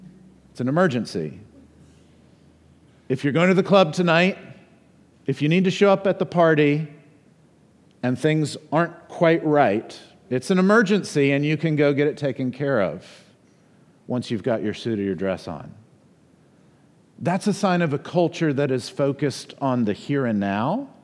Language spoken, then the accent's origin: English; Miami, Florida, United States; That's a word that hits home. I grew up in Miami